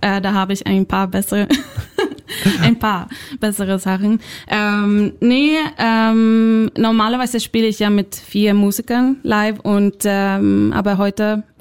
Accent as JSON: {"language": "German", "country": "Sweden", "second_language": "German", "lives_now": "Berlin, Germany", "said": "also für mich als Schwedin, wo in Schweden sind wir immer sehr freundlich zueinander"}